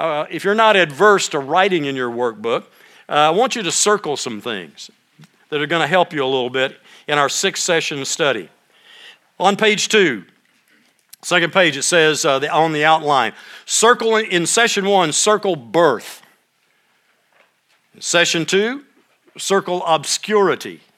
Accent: Longview, Texas, United States; I grew up in East Texas, so you could, starting up there, Palestine, working, or Paris, and working your way down where I lived in Longview

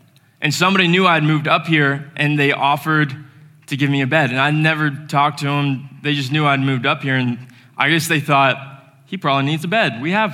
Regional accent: Florida, United States; I'm from Florida, and this cold weather is horrendous.

